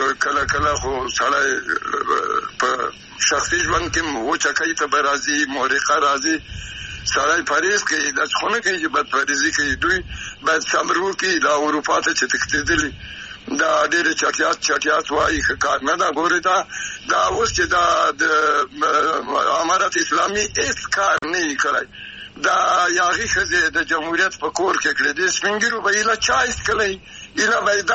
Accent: Afghanistan; نو دوی بعد چې زه افغان یم

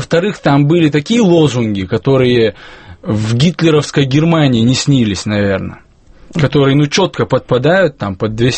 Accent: Chechnya, Russia; я говорю об этом не потому, что я сам чеченец

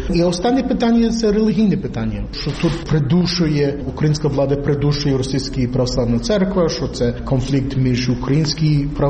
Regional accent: United Kingdom; де я жив у Великій Британії. Я виріс в Великій Британії

